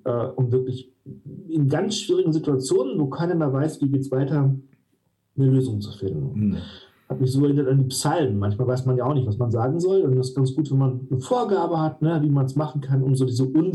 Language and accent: German; Witten, North Rhine-Westphalia, Germany; moved away as an adult; Ich war in Witten, in meiner alten Heimatstadt Witten, unfassbarerweise. Da bin ich aufgewachsen und habe da gelebt, bis ich 18, 19 war.